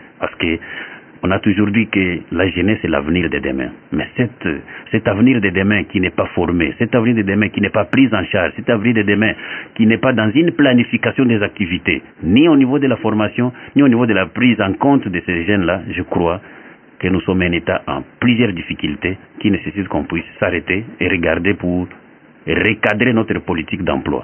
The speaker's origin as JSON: {"language": "French", "town": "Kabinda", "region": "Lomami", "country": "DR Congo", "lives_now": "Kinshasa, DR Congo", "said": "Et je ne vais pas parler de chez moi à Kabinda."}